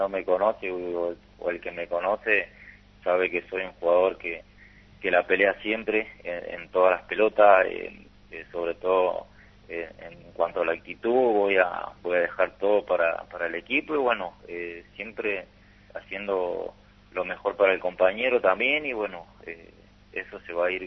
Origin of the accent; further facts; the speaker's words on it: Tucumán, Argentina; Somos cuatro tucumanos en el equipo, así que bueno, la verdad que eso simplifica muchas cosas.